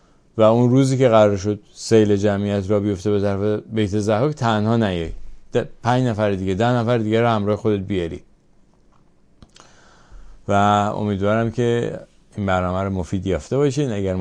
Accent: Iran; ما که ایرانی هستیم، اگر دلمون برای ایران میتپه

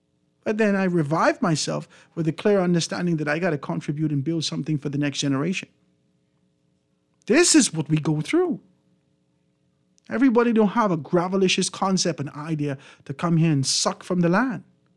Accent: Grand Bahama, Bahamas; now in Abaco, Bahamas; Mr. Grant, I'm from Grand Bahama, but I'm now on Abaco working. As soon as I can see something moving in Grand Bahama, I am gone.

